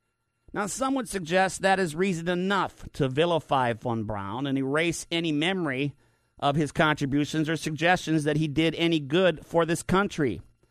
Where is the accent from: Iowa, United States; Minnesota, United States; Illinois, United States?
Minnesota, United States; or at least the image of the man I grew up with in Minnesota